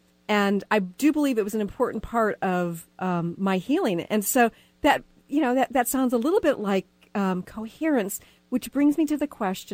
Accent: Texas, United States; And I'm a Southerner at heart too, because I'm originally from Texas.

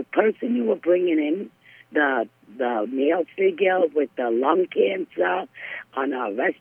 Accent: South Carolina, United States; I'm from South Carolina.

